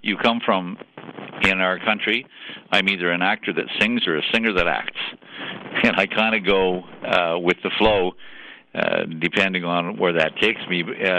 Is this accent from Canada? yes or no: yes; Canada; it strikes me that I have a responsibility as Canadian first and foremost, as a human being probably before that, but a Canadian to do what